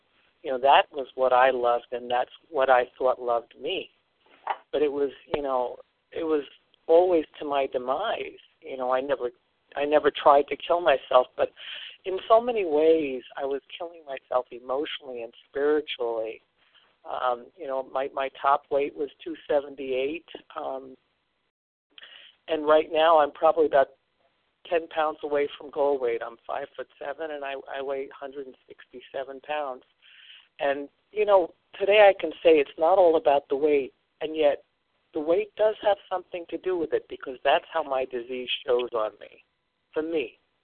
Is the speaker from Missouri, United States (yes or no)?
no; New York, United States; I was raised on Long Island. We had a beautiful home. A nice piece of property.